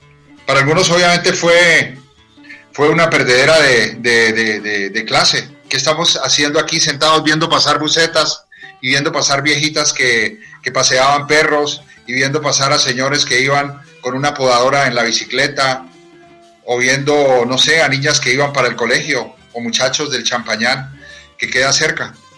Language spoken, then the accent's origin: Spanish; Cucaita, Boyacá, Colombia; moved away as an adult; also born or lived in Tunja; hice hasta cuarto de primaria, hasta tercero de primaria en mi pueblo, en Cucaita, y me vine a hacer cuarto y quinto de primaria en Tunja, y después el bachillerato.